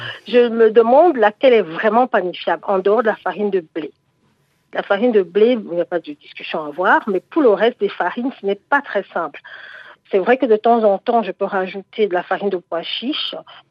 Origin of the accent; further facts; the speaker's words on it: Douala, Littoral, Cameroon; une boulangerie chez nous à Bonaguerri au Cameroun, dans une banlieue de Douala